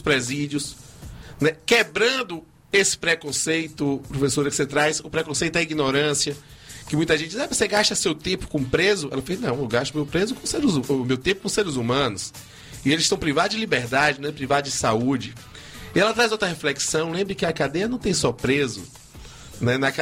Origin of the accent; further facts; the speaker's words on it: Salvador, Bahia, Brazil; born there; eu nasci em Salvador, não escolhi não, só tive a sorte de nascer aqui, né? Nessa cidade, nesse estado que é tão discriminado